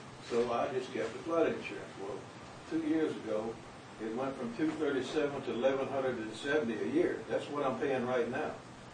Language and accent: English; New Orleans, Louisiana, United States; I'm from New Orleans, and I'm very familiar with swarming out in the middle of the night when you're a kid and it's flooding.